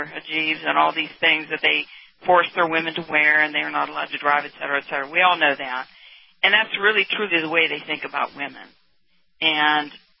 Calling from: Lutz, Florida, United States; Hi, guys. This is … from Lutz.

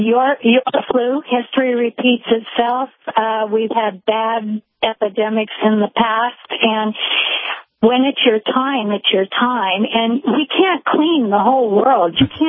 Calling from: Coos Bay, Oregon, United States; Coos Bay, Oregon, on the highway 101. I mean, on the coast, on the beach.

